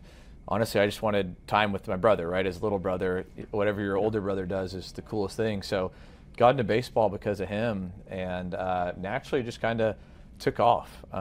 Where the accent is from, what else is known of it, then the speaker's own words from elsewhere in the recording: Texas, United States; And growing up in Texas, you know, the staple is, hey, University of Texas baseball